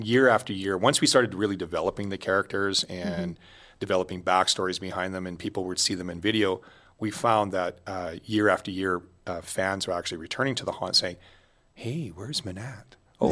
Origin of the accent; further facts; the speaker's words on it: Edmonton, Alberta, Canada; we made a plan to meet back in Edmonton because we're both from Edmonton